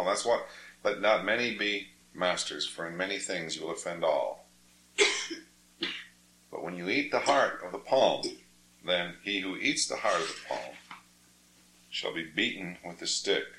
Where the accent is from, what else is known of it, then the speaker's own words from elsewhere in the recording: Scottsdale, Arizona, United States; When I was growing up in Arizona, what's now Scottsdale, Arizona